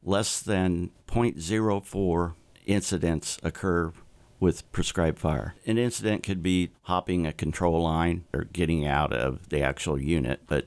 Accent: Illinois, United States; I'm from Southern Illinois. We do a lot of work around the Shawnee National Forest

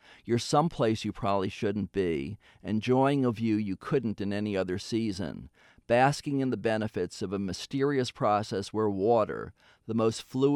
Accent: New York City, New York, United States; I grew up in New York City and learned to skate at Woolman Rink in Central Park.

